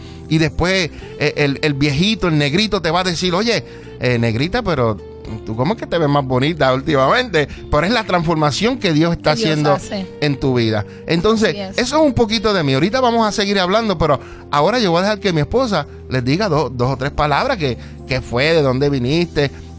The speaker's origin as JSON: {"language": "Spanish", "town": "Juana Díaz", "country": "Puerto Rico", "tie": "born or raised there", "also_born_or_lived": "Ponce", "said": "Yo quiero decir algo, yo soy puertorriqueño. Nacido en Ponce, pero me crié en Juana Díaz, soy del barrio Lomas"}